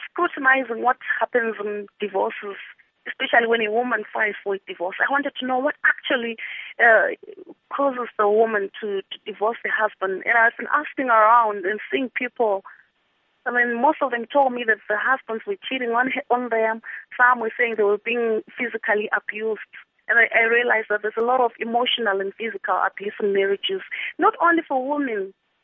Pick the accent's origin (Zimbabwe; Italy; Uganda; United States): Zimbabwe; English is a second language; now in South Africa; I'm based in South Africa. I relocated from Zimbabwe in 2000.